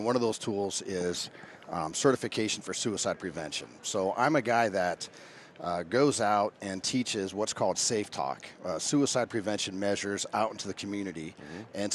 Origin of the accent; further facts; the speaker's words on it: Las Vegas, Nevada, United States; I resigned my position somewhere around 2012, came back home. I'm a Nevada native. I grew up in Las Vegas.